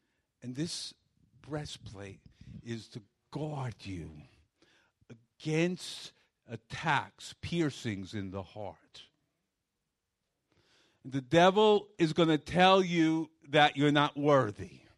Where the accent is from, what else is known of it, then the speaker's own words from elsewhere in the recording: Brooklyn, New York, United States; I grew up in Brooklyn in a Norwegian-Swedish background.